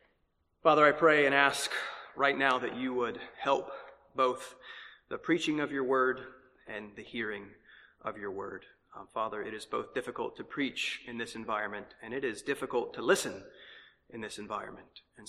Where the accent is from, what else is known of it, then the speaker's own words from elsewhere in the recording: North Carolina, United States; Plus, we're not from here. We're from North Carolina. I moved her away from her whole family.